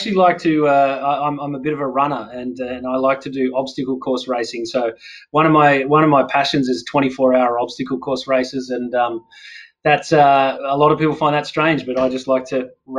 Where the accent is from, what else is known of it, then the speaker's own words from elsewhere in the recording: Tathra, New South Wales, Australia; now in Sydney?; I'm from the South Coast originally, down a small town called Tathra, and I love getting back down the South Coast of New South Wales.